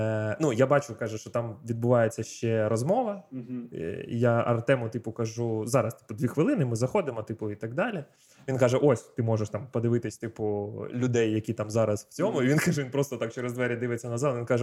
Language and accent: Ukrainian; Lebedyn, Sumy Oblast, Ukraine; Я взагалі з Сумської області, з маленького міста Лебедин